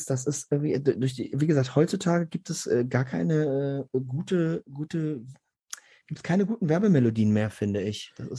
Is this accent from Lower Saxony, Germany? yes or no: yes; Garbsen, Lower Saxony, Germany; Ich komme aus Garbsen bei Hannover.